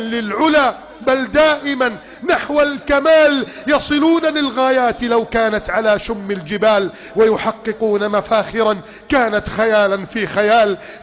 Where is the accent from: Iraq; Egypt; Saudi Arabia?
Egypt; واجعل بلدنا مصر آمنا مطمئنا وسائر بلاد المسلمين.